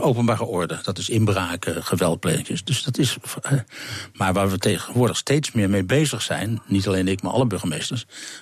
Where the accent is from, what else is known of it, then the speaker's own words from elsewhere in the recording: Tilburg, North Brabant, Netherlands; Zeker, ik kom natuurlijk uit Tilburg, waar het uitgevonden is, zou ik maar zeggen, Tilburg en Brabant.